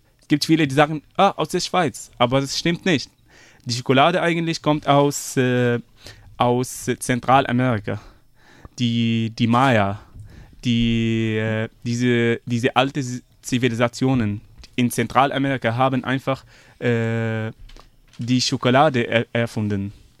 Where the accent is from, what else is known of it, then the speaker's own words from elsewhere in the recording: Syria; also ich komme aus Syrien